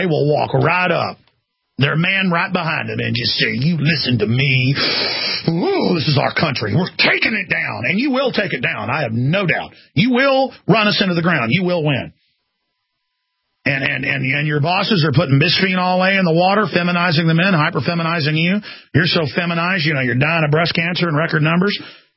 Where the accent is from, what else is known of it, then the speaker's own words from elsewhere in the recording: California, United States; we're from California, but we're not all bad.